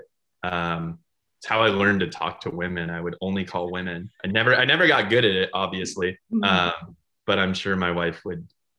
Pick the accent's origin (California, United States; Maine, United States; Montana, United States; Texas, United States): California, United States; San Francisco; And I actually only did it because I grew up in San Francisco. And when I came home, I needed to make money.